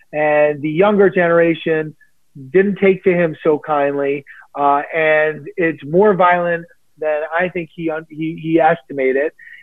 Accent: New York City, New York, United States; You know, I'm born and raised in New York City. I've never seen a gun on the street.

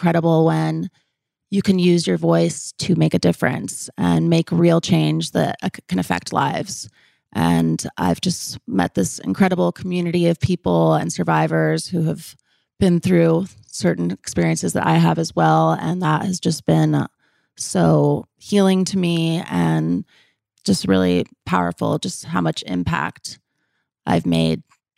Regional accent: Los Angeles, California, United States; also born or lived in New York; When I lived in Los Angeles, I just lived such a sheltered life as a little girl growing up. And then moving to New York

